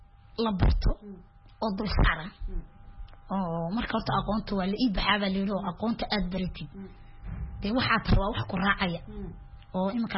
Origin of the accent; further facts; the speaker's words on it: Djibouti; Haddana ka Jabuuti baan ahay, afka Soomaaligaan qoraa akhriyaana